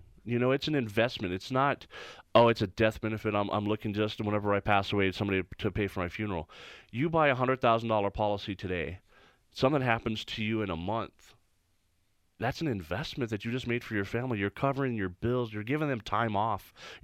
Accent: Artesia, New Mexico, United States; I'm from Artesia.

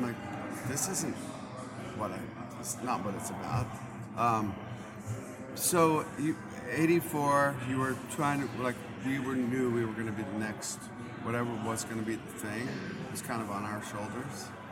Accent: Seattle, Washington, United States; So I was from Seattle proper.

